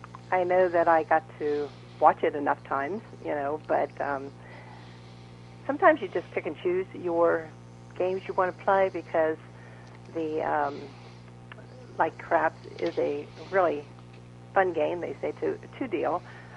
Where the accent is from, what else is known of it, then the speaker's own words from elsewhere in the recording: Cincinnati, Ohio, United States; I'm originally from Cincinnati, Ohio.